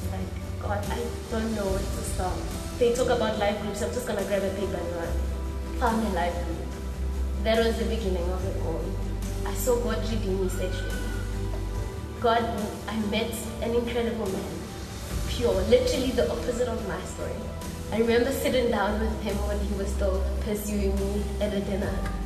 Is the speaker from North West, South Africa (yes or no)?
yes; Mafeking, North West, South Africa; born there; I was born in Mafeking, came to, well, Pretoria, because I got a job, an internship.